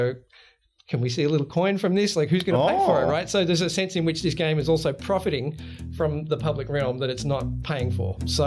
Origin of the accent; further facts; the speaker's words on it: Sydney, New South Wales, Australia; So I grew up in Sydney, actually, in just north of Hornsby, so about an hour away from the CBD.